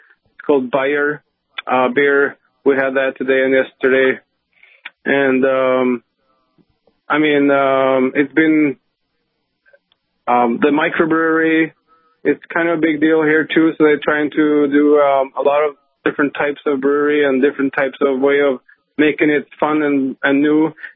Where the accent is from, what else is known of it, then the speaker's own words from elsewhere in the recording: Slidre, Innlandet, Norway; also born or lived in Fagernes; Myself, I was born and raised in Valdres in Fagernes. I grew up on a small farm in Slidre. And then in 1995-96, I was an exchange student in Decorah, Iowa.